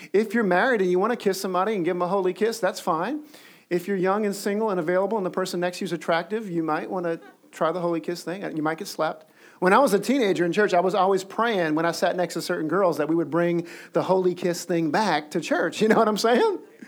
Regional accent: New Orleans, Louisiana, United States; I get it. I'm from New Orleans. We hug and kiss people.

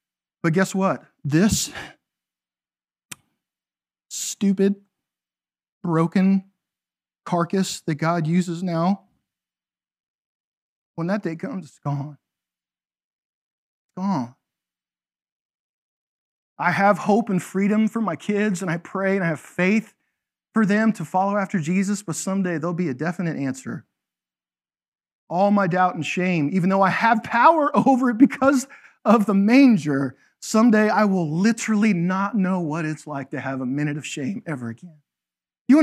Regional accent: Canada; We're going to play hockey because I'm Canadian.

